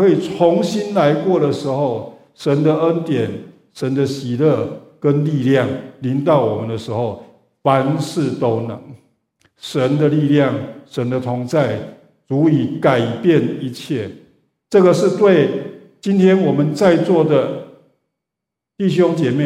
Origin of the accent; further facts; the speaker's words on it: Taiwan; now in United States; 像我们本来就不是在美国长大的人，我们从亚洲的国家，从不同的地方，全世界各地移民来美国的，我想初期甚至过了五年十年，我们还是会想念家乡，特别是饮食吃的东西。所以我们每次回去台湾